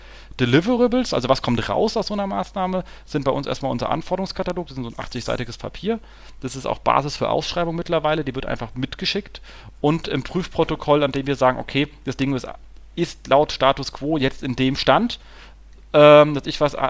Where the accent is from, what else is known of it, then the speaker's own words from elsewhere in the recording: Hesse, Germany; sag mal da so als Hesse, gell?